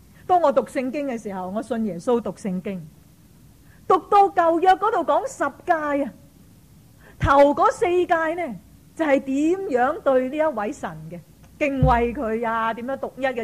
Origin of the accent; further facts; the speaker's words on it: China; 真系我哋中国人咧，唔知点解嗰种隔膜